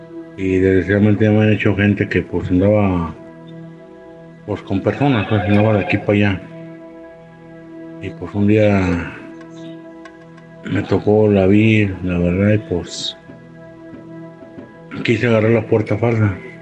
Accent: Guadalajara, Jalisco, Mexico; soy de aquí de Guadalajara.

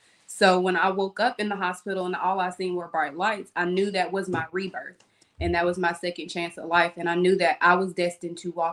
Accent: Cave City, Kentucky, United States; now in Louisville, United States; I am from Cave City, Kentucky, but I reside in Louisville, Kentucky.

